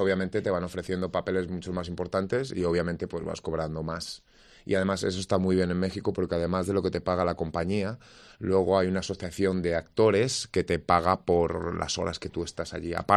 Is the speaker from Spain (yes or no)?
yes; Spain; sería un placer ganar un premio en mi país